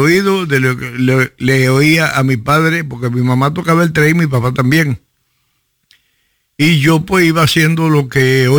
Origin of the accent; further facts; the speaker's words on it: Cuba; si no hubiera nacido para ser lo que soy, un músico cubano, un músico